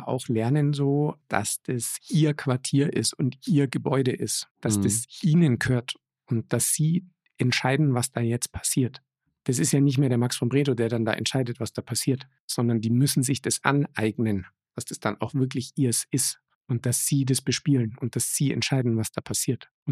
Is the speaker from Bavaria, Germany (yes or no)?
yes; Tuntenhausen, Bavaria, Germany; in meiner Heimatgemeinde in Tuntenhausen